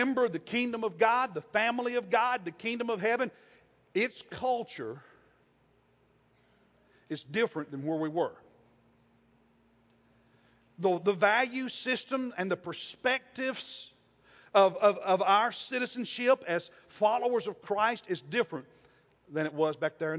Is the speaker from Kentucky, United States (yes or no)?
yes; Kentucky, United States; I'm from Kentucky. We don't eat them there either.